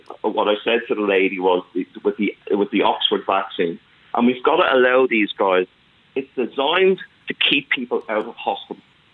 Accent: Ballyfermot, Leinster, Ireland; my mum's from Ballyfermot and I'm from Ballyfermot.

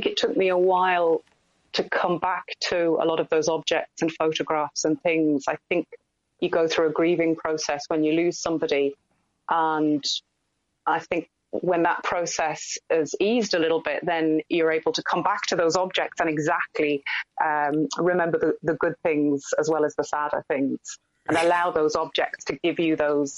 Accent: Norwich, East of England, United Kingdom; I grew up in Norwich, which is sort of right in the middle of East Anglia.

